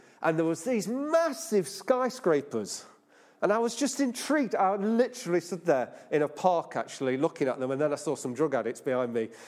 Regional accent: Nottingham, East Midlands, United Kingdom; And I used to live in Nottingham. I was brought up in Nottingham

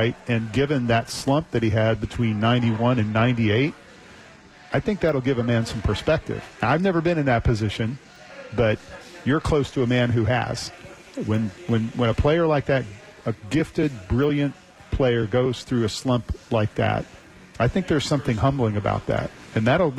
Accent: Kansas City, Missouri, United States; I never knew him. I'm from Kansas City, and so I paid attention to Payne Stewart.

